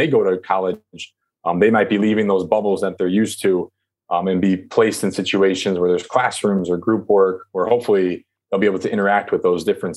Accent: United States; So I met my wife in China, and she's Chinese and I'm American.

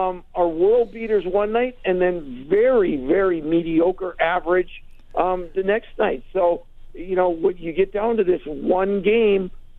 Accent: Hibbing, Minnesota, United States; He's from my hometown, isn't he?

